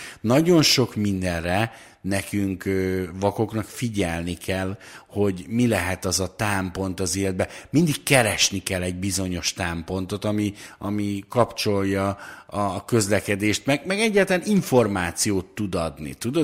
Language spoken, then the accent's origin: Hungarian; Hont, Nógrád, Hungary; also born or lived in Balassagyarmat; Én egy Nógrád megyei kis faluban, Honton éltem nagyon-nagyon sokáig. Balassagyarmaton születtem